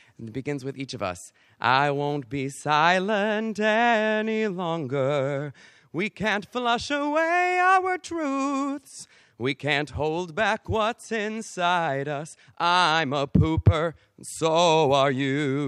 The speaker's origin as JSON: {"language": "English", "region": "New York", "country": "United States", "said": "Like, when we talk about sanitation, especially in the U.S., I'm a New Yorker, we think of trash pickup."}